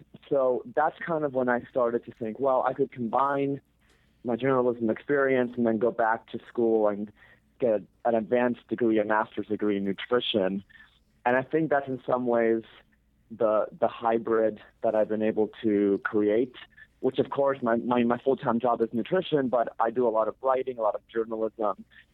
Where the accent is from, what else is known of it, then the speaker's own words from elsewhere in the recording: Argentina; moved away as an adult; also born or lived in Connecticut / Venezuela / New York / Seattle; now in Las Vegas, United States; I was born in Argentina, and when I was younger, I moved around. I lived in Connecticut, then Venezuela, then back to Argentina. At 18, went to New York, where I did my bachelor's and a master's degree. Then over to Seattle, and currently I am in Las Vegas